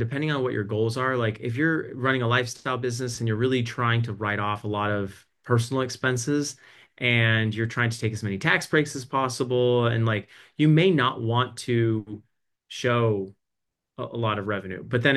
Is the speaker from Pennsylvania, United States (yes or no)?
no; Texas, United States; also born or lived in San Diego; now in Birmingham, United States; I was born and raised in Texas. We lived for 12, 15 years in San Diego, and now we're out here in a suburb of Birmingham